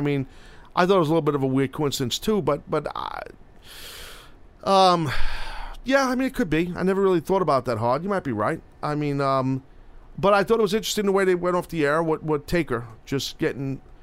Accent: New York City, New York, United States; I do miss that buzz of walking out in front of a New York City crowd, my hometown crowd.

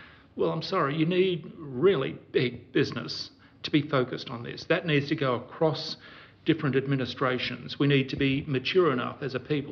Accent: Melbourne, Victoria, Australia; I'm from Melbourne

